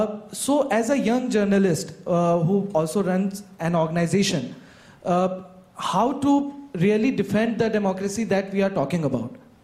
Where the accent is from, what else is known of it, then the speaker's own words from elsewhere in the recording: India; I'm a journalist from India.